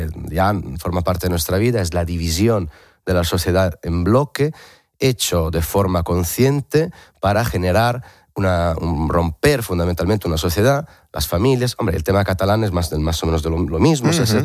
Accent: Bologna, Emilia-Romagna, Italy; Spanish is a second language; yo soy de Bolonia, soy de Italia, estudié en la Universidad de Bolonia

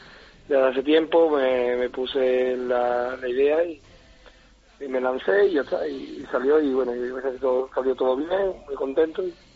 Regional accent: Lebrija, Andalusia, Spain; born there; Yo me casaré en Lebrija.

